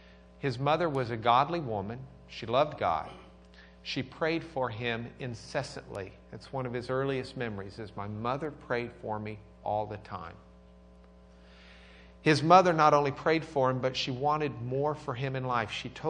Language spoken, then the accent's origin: English; Lubbock, Texas, United States; I'm from Lubbock.